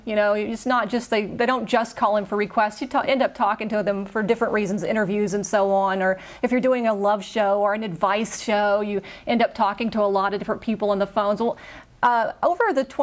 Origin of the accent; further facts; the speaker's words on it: Louisiana, United States; Well, I'm from Louisiana, and I started a radio career at the age of 17. I had my own radio show, just a little radio show in central Louisiana.